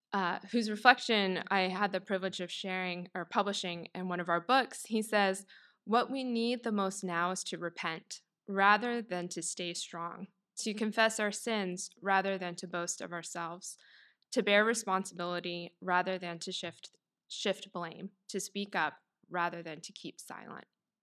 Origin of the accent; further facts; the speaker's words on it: United States; I think for me, as an American